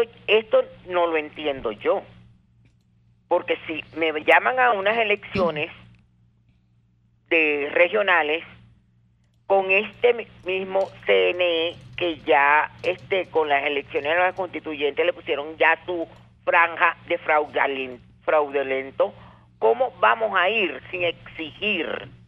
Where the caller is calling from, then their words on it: Maiquetía, La Guaira, Venezuela; De Maiquetía.